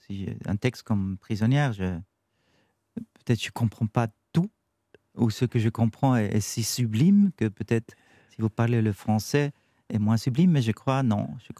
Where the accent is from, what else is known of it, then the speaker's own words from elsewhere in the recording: Bern, Switzerland; first language Swiss German; French is a second language; C'est ma première langue, j'adore la chanter, j'ai trouvé là une qualité exotique. Ouais. Non, je crois qu'il y a une tendresse entre moi et ce public français qu'il accepte le Bernois.